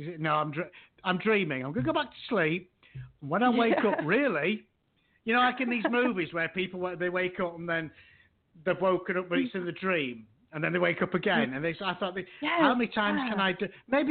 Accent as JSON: {"language": "English", "country": "India", "said": "And I'm known everywhere as Indian."}